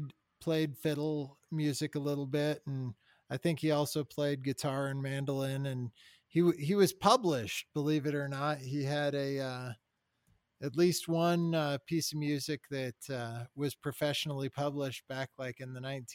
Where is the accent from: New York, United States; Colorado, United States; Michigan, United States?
Colorado, United States; I grew up here in Colorado. We had a family band